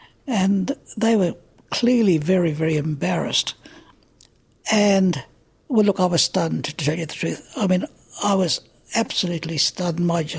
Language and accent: English; Darwin, Northern Territory, Australia; Really, you can say that Darwin is my hometown. And look, I could kiss the ground whenever I go there. I love it. You know, if ever you grew up in Darwin, you could never, ever feel that your home was anywhere else but the Northern Territory.